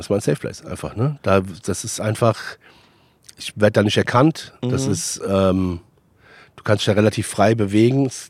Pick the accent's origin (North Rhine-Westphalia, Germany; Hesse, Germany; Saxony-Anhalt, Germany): Hesse, Germany; Frankfurt; Aber als Frankfurter kannst du es halt nicht sagen.